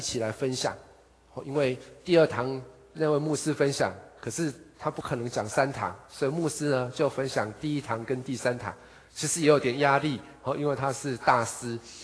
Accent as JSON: {"language": "Chinese", "country": "Taiwan", "said": "可是我想对我们台湾人来说，不是每个人都可以这样到一个地方重新开始"}